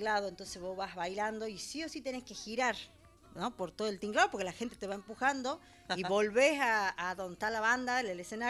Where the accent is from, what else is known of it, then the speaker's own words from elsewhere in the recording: Simoca, Tucumán, Argentina; Simoca está más cerca... al estar al sureste y sobre la ruta 157, que es la que viene al sur del país, estamos más cerca de Santiago del Estero.